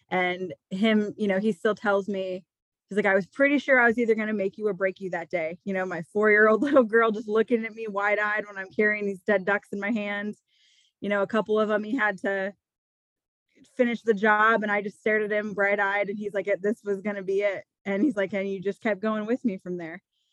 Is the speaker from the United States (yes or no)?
yes; Iowa, United States; I'm born and raised in Eastern Iowa. I have been in Iowa my whole life.